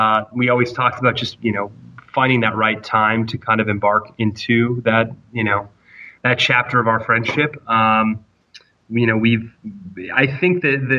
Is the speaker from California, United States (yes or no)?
yes; Sacramento, California, United States; I did. I grew up in Sacramento with Colin. Tower was a staple of our lives.